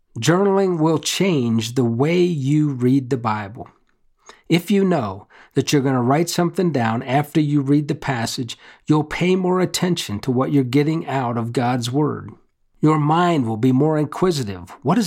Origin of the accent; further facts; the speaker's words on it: Denver, Colorado, United States; That's a little bit far from my hometown of Denver, Colorado.